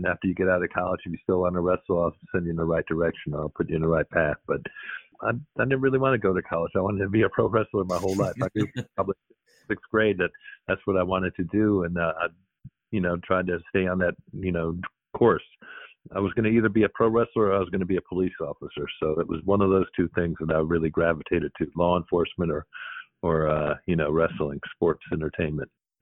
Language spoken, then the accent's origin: English; Jacksonville, Florida, United States; Well, I was a big fan growing up in Jacksonville, Florida, back in the 70s and 80s.